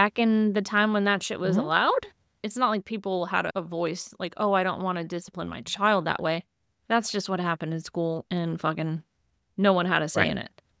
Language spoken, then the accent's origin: English; Texas, United States; I grew up in Texas and the culture of your neighbors or your friends